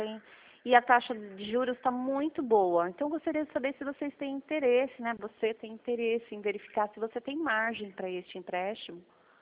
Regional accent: São Roque, São Paulo, Brazil; Nós somos de São Roque.

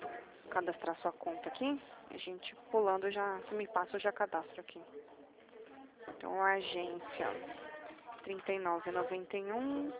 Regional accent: Pará, Brazil; now in São Paulo, Brazil; Ah, eu sou de lá. Nasci lá, tô morando em São Paulo agora.

